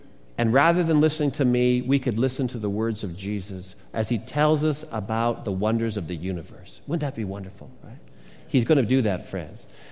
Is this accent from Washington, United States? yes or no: yes; Washington, United States; I grew up outside of Vancouver, as you know, and the whole West Coast.